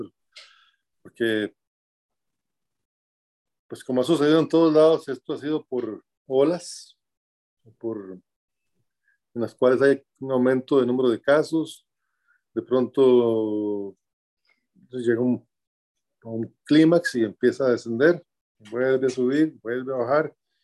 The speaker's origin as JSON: {"language": "Spanish", "region": "San José", "country": "Costa Rica", "tie": "born there", "said": "Yo nací en San José, Costa Rica, el 15 de noviembre de 1959"}